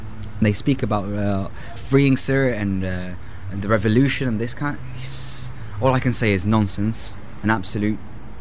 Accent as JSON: {"language": "English", "town": "Sirte", "region": "Sirte District", "country": "Libya", "tie": "born or raised there", "also_born_or_lived": "England", "said": "I was brought up in Surat. I was born in Surat, but I lived here in England for most of my life. I only came back to Surat just to study in 2004. Surat is in the centre of the coast of Libya."}